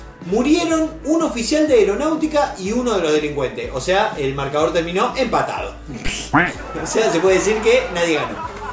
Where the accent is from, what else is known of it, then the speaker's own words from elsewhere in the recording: Rosario, Santa Fe, Argentina; Empalme de Graneros, cuna del quilombo rosarino. O sea, yo soy oriundo. Para los que me conocen saben que yo soy oriundo de Empalme de Graneros. Viví toda mi vida hasta que me pude ir de ese barrio de mierda.